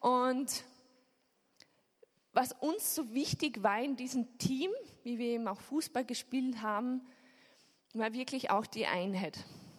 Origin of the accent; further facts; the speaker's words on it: Upper Austria, Austria; ich komme aus Oberösterreich